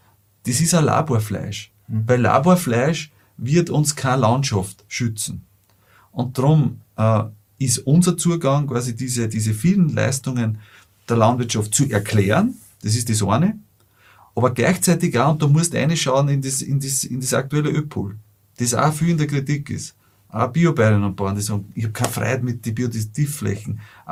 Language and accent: German; Lower Austria, Austria